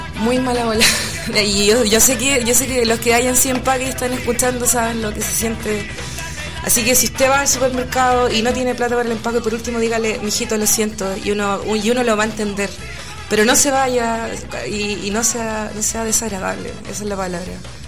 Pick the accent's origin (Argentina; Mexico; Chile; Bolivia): Chile; como chileno es como estar en nuestra sangre celebrar cosas